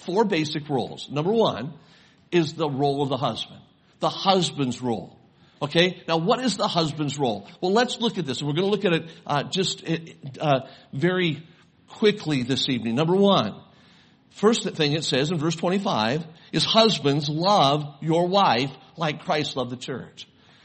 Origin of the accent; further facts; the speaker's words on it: Las Vegas, Nevada, United States; and I was born and raised then in Las Vegas.